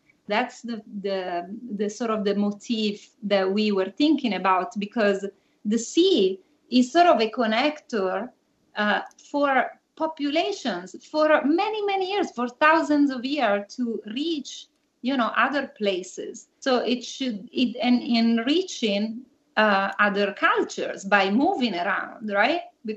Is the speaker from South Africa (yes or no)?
no; Northeast Italy, Italy; born there; English is a second language; moved away; I was born in Italy, and I was born in the northeast of Italy from parents that immigrated from the south. So even though I was Italian, in that part of Italy, I was considered like a foreigner, because I didn't speak the dialect that they spoke there.